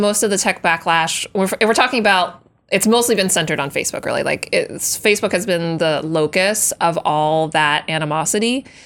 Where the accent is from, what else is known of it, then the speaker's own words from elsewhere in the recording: New York, United States; I'm a New Yorker, you're a New Jerseyan, but you live in this area.